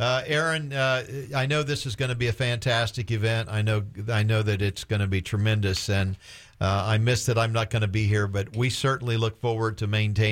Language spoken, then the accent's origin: English; Fort Myers, Florida, United States; born there; I was born in Fort Myers. Listen, I started out over there